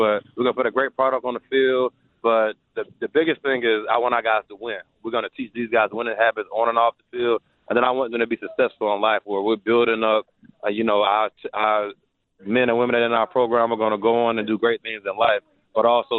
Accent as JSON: {"language": "English", "town": "New Bern", "region": "North Carolina", "country": "United States", "said": "I'm from New Bern, North Carolina, so on the coast, not too far away."}